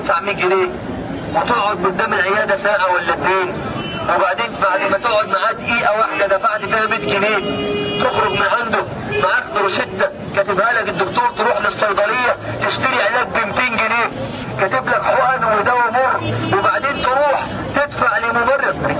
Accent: Mansoura, Dakahlia, Egypt; الميدان ده عندنا في المنصورة

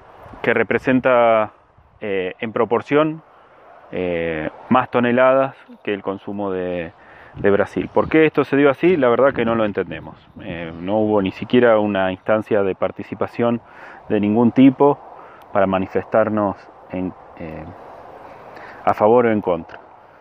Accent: San Luis, Argentina; soy de San Luis

